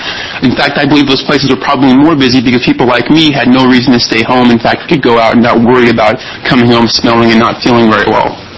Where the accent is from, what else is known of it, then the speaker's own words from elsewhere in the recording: Oregon, United States; also born or lived in California; I was born and raised in Oregon, but like Paul, I lived in California for a while.